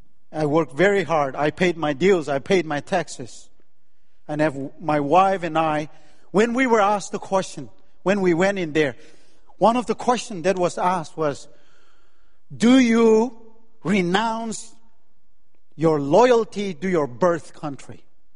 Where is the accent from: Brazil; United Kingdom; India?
India; Northeast India; English is a second language; now in United States; I came from Manipur, Nagaland in the northeast of India. I migrated here and migrated to this country.